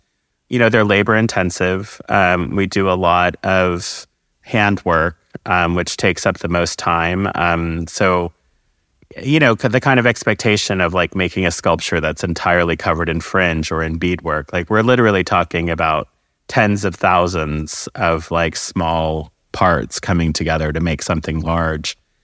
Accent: Colorado Springs, Colorado, United States; born there; also born or lived in North Carolina / Texas / Maryland / Germany; I've lived in North Carolina. I lived in Texas. I was born in Colorado Springs. We lived in Maryland. And then abroad, I lived in Germany and I lived in Korea.

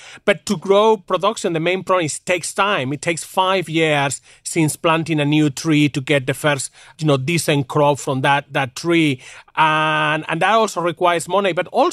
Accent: Spain; I grew up in Spain, basically

